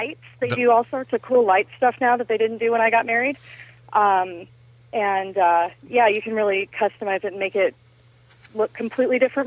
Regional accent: Valparaiso, Indiana, United States; I've been back for several weddings because I grew up in Valpo, and I couldn't have been happier.

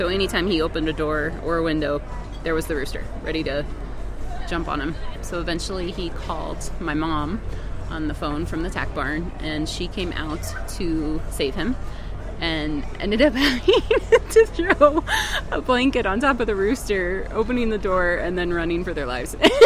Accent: Grand Island, Nebraska, United States; born or raised there; now in Denver, United States

